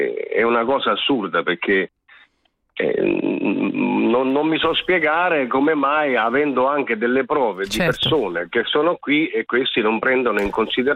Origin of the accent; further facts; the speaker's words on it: Campania, Italy; now in Prato, Italy; da premettere che sono anche io campano